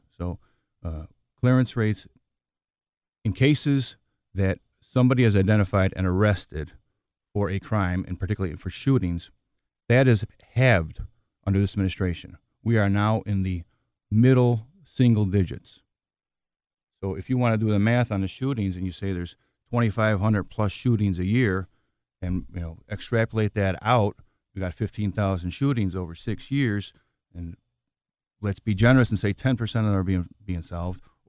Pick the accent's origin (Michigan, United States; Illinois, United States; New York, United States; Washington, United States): Illinois, United States; Chicago; I was born and raised in Chicago. My wife Janine and I are raising our four children here.